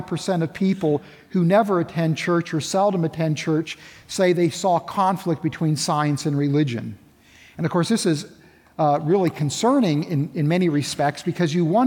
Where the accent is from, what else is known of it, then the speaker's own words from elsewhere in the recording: West Virginia, United States; But I grew up in West Virginia. I knew what grits are, and it didn't seem like such a good idea to put shrimp in with grits.